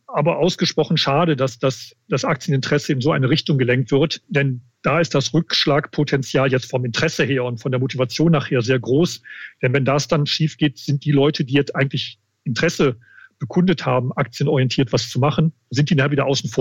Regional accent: Munich, Bavaria, Germany; ich bin Münchner, steht auch im Personalausweis drauf.

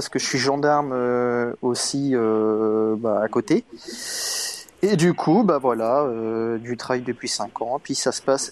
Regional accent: Brittany, France; Je suis originaire de Bretagne, donc à côté de Lorient.

